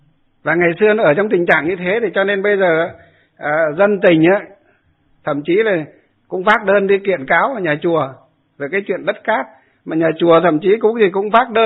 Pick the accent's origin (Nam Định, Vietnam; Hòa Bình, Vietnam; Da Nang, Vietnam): Hòa Bình, Vietnam; Ba Hàng Đồi; dưới quê tôi Ba Hàng Đồi hay là xuống tận dưới Nho Quan Ninh Bình